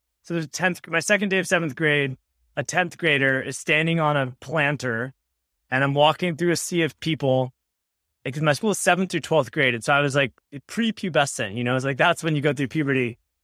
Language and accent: English; California, United States; I'm from Southern California. I was obsessed with computers as a kid. I built my first computer when I was 7. Just absolutely grew up on the internet.